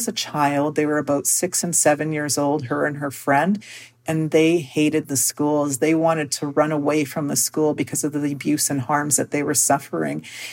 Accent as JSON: {"language": "English", "town": "Winnipeg", "region": "Manitoba", "country": "Canada", "tie": "born or raised there", "said": "I was born and raised here in Winnipeg, Manitoba. My mother is a residential school survivor."}